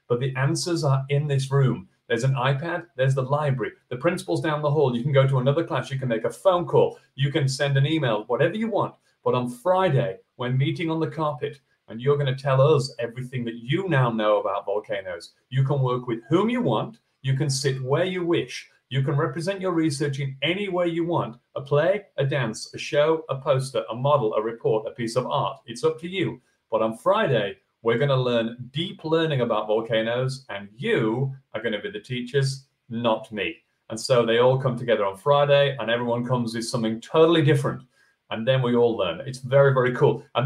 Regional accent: Yorkshire and the Humber, United Kingdom; I was born in England, Northern England. I grew up in Yorkshire. Went to university at Sheffield Hallam University.

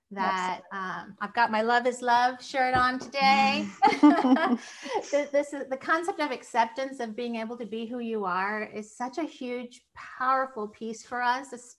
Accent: Minnesota, United States; like I'm originally from Minnesota.

